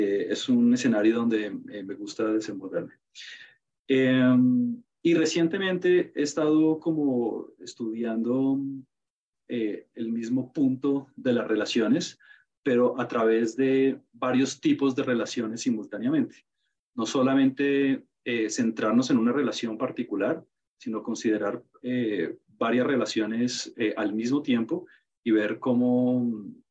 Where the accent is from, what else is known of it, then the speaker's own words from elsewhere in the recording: Colombia; yo soy colombiano y aquí en Colombia